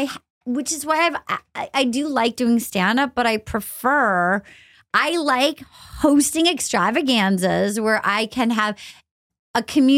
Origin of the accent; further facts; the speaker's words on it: East Coast, United States; which has been really nice that this fall in New York, because I'm from the East Coast